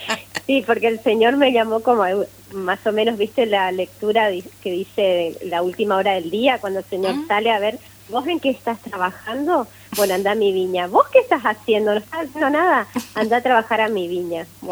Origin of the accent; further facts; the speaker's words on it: Puerto Rico; Bueno, yo soy acá, oriunda de Puerto Rico.